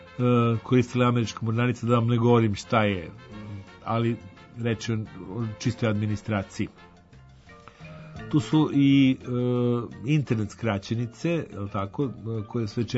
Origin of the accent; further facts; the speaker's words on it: Vojvodina, Serbia; što potiče od delikatne rečenice koju kod nas u Banatu najčešće govore ako na neko pitanje ne zna odgovor.